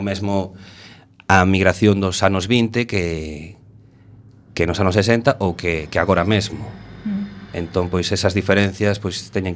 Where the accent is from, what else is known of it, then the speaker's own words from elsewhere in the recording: A Coruña, Galicia, Spain; Bueno, eu marchei de Coruña, voltei.